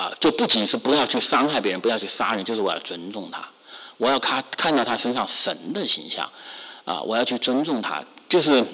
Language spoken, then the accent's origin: Chinese; China; 你看我在中国大陆长大，我在中国大陆受教育